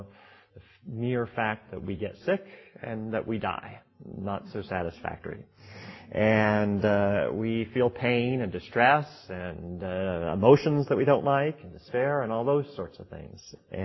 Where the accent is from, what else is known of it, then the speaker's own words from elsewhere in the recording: Kansas City, Missouri, United States; So when I was a teenager growing up in Kansas City, Missouri, in the 1960s and 1970s